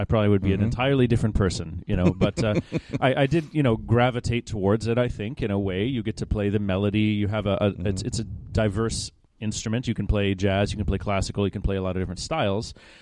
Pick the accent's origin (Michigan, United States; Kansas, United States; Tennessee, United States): Kansas, United States; Kansas City; Kansas City. In the suburbs mm-hmm. on the Kansas side.